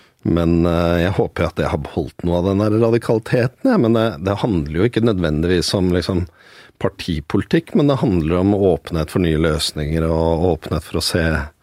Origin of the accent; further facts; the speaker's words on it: Oslo, Norway; 500 meter fra der jeg vokste opp, men den delen Høybråten var liksom et gammelt sånn villastrøk, arbeidestrøk, veldig mye jernbanefolk som bodde